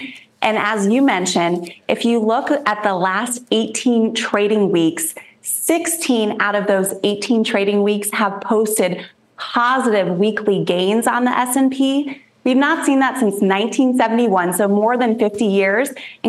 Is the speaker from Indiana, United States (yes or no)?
yes; Indiana, United States; So, Frank, I'm born and raised in Indiana, went to Indiana University, so I am a Hoosier at heart.